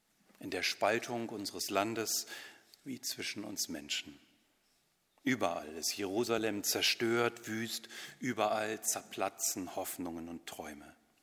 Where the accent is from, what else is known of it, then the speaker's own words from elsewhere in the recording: Lower Saxony, Germany; born there; Meine Heimat ist nicht Walkenried und auch nicht Bad Gandersheim, nur weil ich da mal geboren bin.